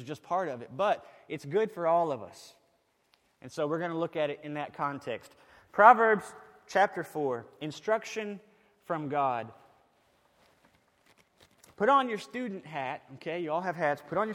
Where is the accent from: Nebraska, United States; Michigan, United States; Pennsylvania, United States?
Nebraska, United States; York; When I was a little guy growing up in York, Nebraska, you could ride your bike all over town and there was very little danger.